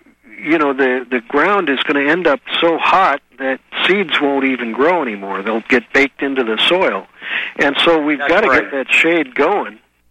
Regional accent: Webster Groves, Missouri, United States; Yeah, I'm originally from Webster out in St. Louis.

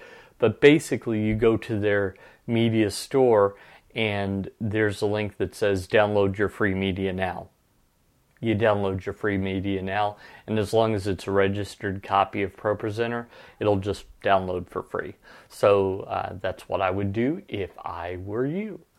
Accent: United States; I am an American, but am planting churches in India and have been for 20 years now.

